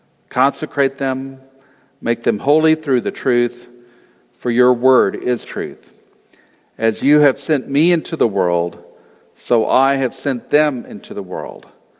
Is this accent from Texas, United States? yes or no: yes; Texas, United States; also born or lived in California; And I come from Texas, of course, there's Texans and everybody else. But then at one point, I moved from Texas to California.